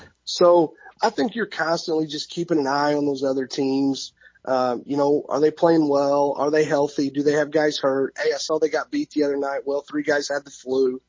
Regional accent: McLeansboro, Illinois, United States; Well, I grew up in McLeansboro.

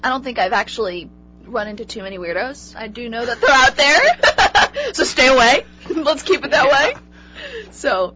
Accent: Ventura, California, United States; I grew up in Southern California in Ventura. It's just outside of Santa Barbara on the beach. Great place to grow up there.

